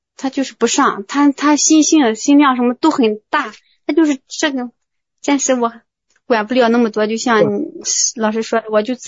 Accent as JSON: {"language": "Chinese", "town": "Linshu", "region": "Shandong", "country": "China", "said": "我们是临沂的哈，临沭的"}